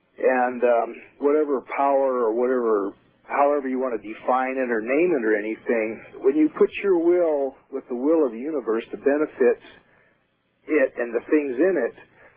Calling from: Arizona, United States; Yeah, this is … I'm calling from Arizona.

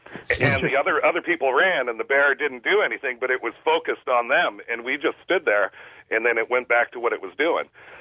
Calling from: Kent, Washington, United States; I'm calling from Kent, Washington.

